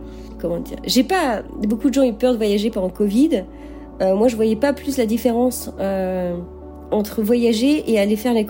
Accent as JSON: {"language": "French", "town": "Rennes", "region": "Brittany", "country": "France", "said": "Je sais pas, moi je viens de Rennes."}